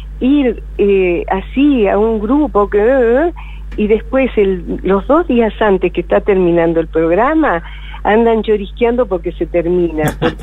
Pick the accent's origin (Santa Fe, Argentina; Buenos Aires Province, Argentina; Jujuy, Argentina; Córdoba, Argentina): Santa Fe, Argentina; Coronda; now in Buenos Aires, Argentina; llegué a Buenos Aires de Coronda, pues, movida por mi, como buscadora y mi sino personal